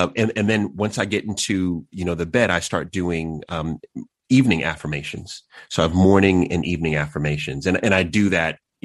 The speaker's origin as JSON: {"language": "English", "town": "Long Island", "region": "New York", "country": "United States", "tie": "born or raised there", "said": "You know, I was born in New York, and so grew up in the city, and then we moved out to Long Island, where there were no Black people that lived where we moved"}